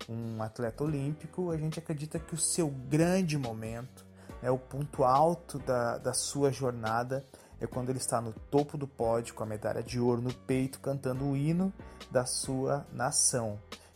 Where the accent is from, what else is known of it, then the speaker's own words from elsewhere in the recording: Rio Grande do Sul, Brazil; Sim, eu falo legal porque eu sou gaúcho.